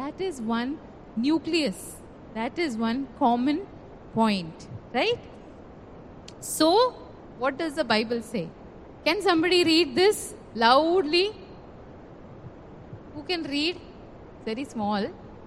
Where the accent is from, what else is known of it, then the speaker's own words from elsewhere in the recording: Panvel, Maharashtra, India; Though we are from India, we are from Panvel